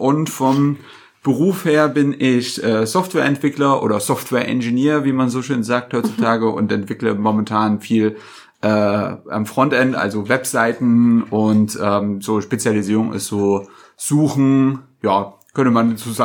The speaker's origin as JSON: {"language": "German", "region": "East Germany", "country": "Germany", "said": "Ja, wir kommen aus dem Osten, deswegen Fasching, ne?"}